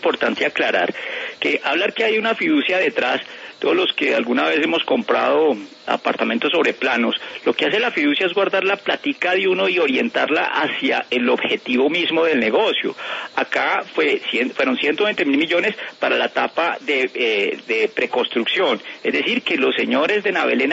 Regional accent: Colombia

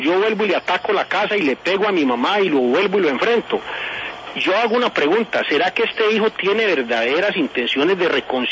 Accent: Antioquia, Colombia; soy antioqueño y me duele mi tierra, la tierra que Dios me dio la fortuna de nacer en ella.

